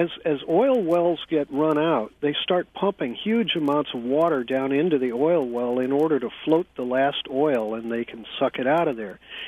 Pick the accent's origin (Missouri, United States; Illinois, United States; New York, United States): Missouri, United States; St. Louis; I'm originally from St. Louis